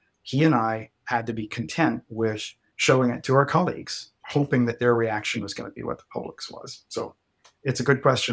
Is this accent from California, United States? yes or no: no; New Albany, Indiana, United States; a museum in my hometown in New Albany, Indiana, the former Carnegie Library Museum building